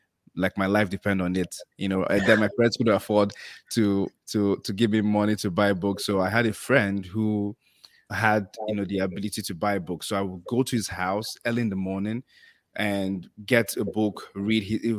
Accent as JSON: {"language": "English", "region": "Lagos", "country": "Nigeria", "tie": "born or raised there", "said": "So I grew up in Lagos, to be precise, in a very, it's a big community. Ijesha is very popular in Lagos, Surulere."}